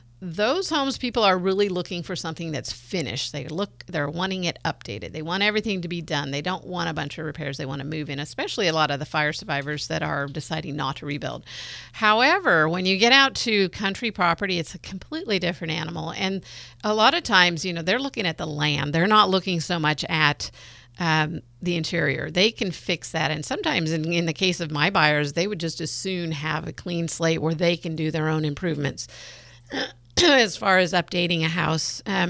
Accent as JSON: {"language": "English", "region": "California", "country": "United States", "tie": "born or raised there", "lives_now": "Santa Rosa, United States", "said": "I grew up in Marin County, but, you know, moved up to Sonoma County and into Santa Rosa in my 20s."}